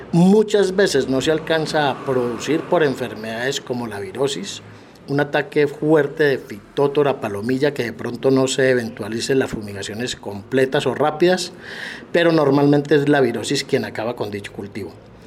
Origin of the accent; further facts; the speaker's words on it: Entre Ríos, Antioquia, Colombia; de Entre Ríos, Antioquia, comercializador y productor de tomate de árbol.